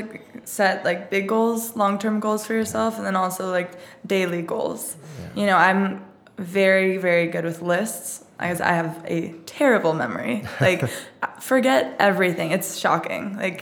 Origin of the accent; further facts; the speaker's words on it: Laguna Niguel, California, United States; also born or lived in Mission Viejo; But growing up, we started in Mission Viejo. I lived there until I was 8. And then we moved to Laguna Niguel.